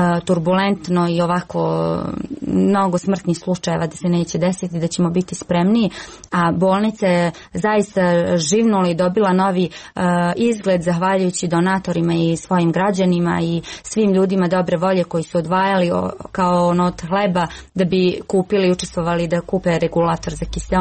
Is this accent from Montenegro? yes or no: no; Novi Pazar, Serbia; kod nas u Novom Pazaru kaže se koliko ti je nafake